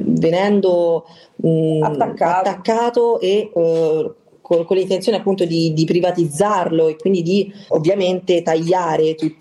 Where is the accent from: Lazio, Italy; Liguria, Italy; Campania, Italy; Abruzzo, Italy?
Lazio, Italy; Rome; io sono di Roma quindi romana